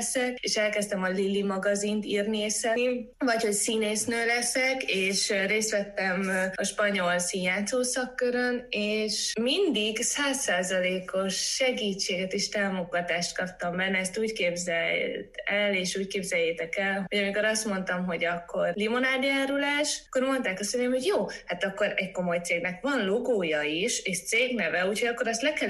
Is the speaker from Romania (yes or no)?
no; Veszprém, Veszprém County, Hungary; Én veszprémi vagyok, és születtem.